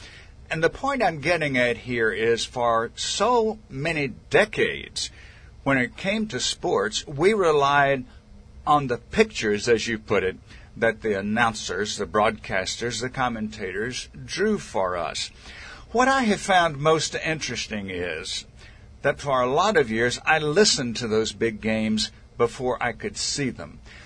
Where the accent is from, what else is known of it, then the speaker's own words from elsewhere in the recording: Mississippi, United States; I grew up in South Mississippi, and of course, those were the days when Ole Miss was king of football.